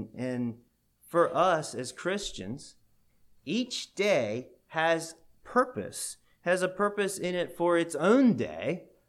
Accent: Georgia, United States; I used to say, well, I'm from Georgia, even after we went to Columbia.

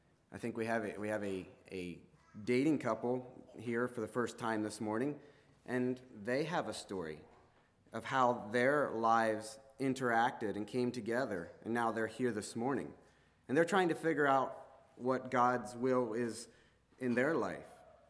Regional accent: Versailles, Missouri, United States; also born or lived in Lancaster, Pennsylvania; I was born in Lancaster on June 26, 1989. I spent the first 9 months of my life in a house trailer along Little Britain Church Road. At that point, my parents packed up and moved to Versailles, Missouri, and built and started a hog farm.

